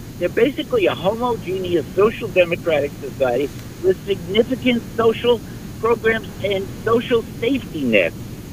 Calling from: East Orange, New Jersey, United States; I'm calling from East Orange, New Jersey.

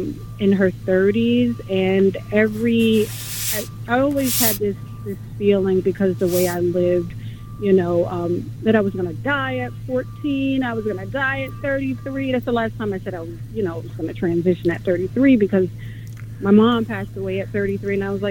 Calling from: Westchester, New York, United States; from Westchester.

